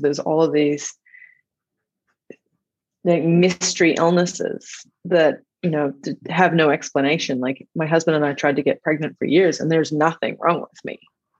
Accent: Australia; now in Canada; I'm from Australia. I live in Canada now.

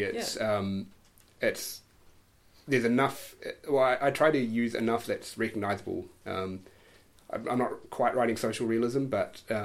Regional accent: Hutt, Wellington, New Zealand; So I grew up in Wellington, grew up in the hut and moved to Wellington when I was at uni.

